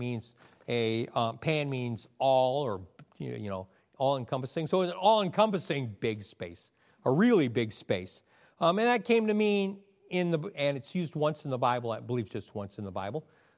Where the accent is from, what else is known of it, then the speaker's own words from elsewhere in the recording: Midwest, United States; Okay, I'm from the Midwest. How many Midwesterners we have here?